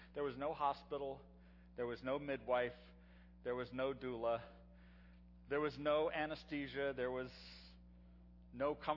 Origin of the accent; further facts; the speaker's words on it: Hong Kong; I grew up in Hong Kong, and every Christmas Eve in my older years, probably from 7 years old up to 12